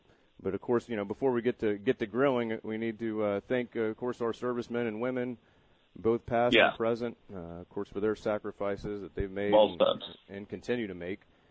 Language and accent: English; Destin, Florida, United States; But the I know growing up in Destin, Florida, on the Gulf, in the holiday vacationing area